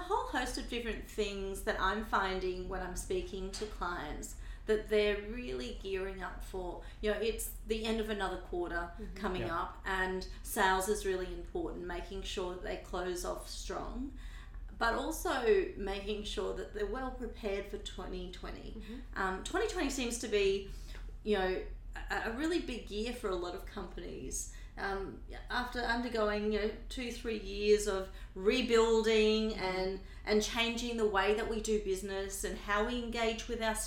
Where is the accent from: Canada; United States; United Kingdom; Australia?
Australia; and I'm an Australian, so I probably don't get this whole Thanksgiving week thing